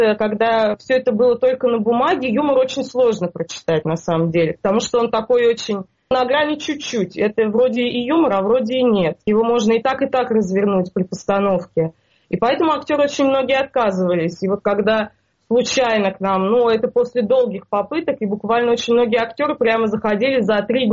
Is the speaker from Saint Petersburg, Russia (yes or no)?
no; Kineshma, Ivanovo Oblast, Russia; В принципе, я не из Иванова, я из Кинешма. Это находится примерно вот в 2 часах езды от Иванова. То есть это прямо вот такая настоящая провинция.